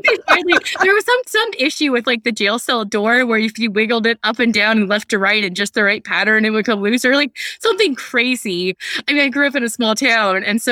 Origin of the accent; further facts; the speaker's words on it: Iowa, United States; So we lived I grew up in Northern Iowa, right? So just try to imagine Iowa stereotypes.